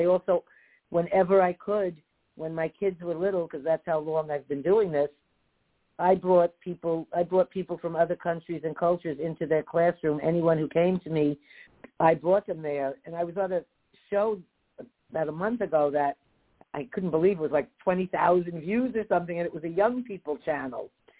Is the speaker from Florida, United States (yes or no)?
yes; Florida, United States; That can't be me. I'm from Florida, you know?